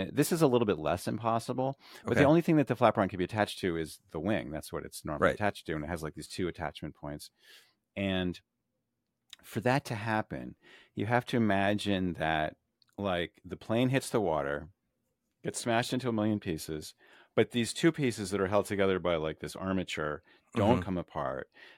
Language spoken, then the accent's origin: English; United States; Buoy, because we're Americans, that's how we say it. We're not being dumb, we're just being American, which is maybe the same thing.